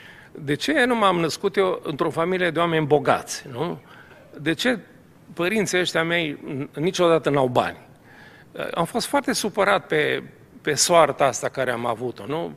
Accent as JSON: {"language": "Romanian", "region": "Moldavia", "country": "Romania", "tie": "born there", "said": "Am mulțumit lui Dumnezeu că m-am născut în Moldova și nu m-am născut acolo."}